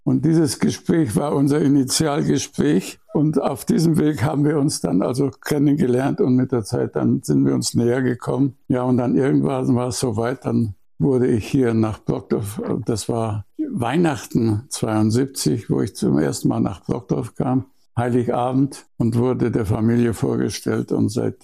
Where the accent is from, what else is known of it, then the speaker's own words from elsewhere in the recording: Munich, Bavaria, Germany; born there; now in Schleswig-Holstein, Germany; Gut, geboren bin ich in München. Ich fühle mich aber ehrlich gesagt, obwohl ich mich natürlich verbunden fühle mit meiner Geburtsstadt, das ist selbstverständlich, aber zu Hause bin ich hier in Schleswig-Holstein.